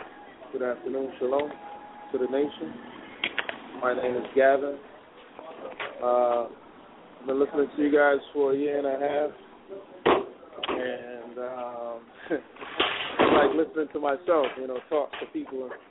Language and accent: English; New York, United States; also born or lived in Florida; I'm actually from New York, but I just recently moved to, I used to live in Florida for 2 years, and I moved back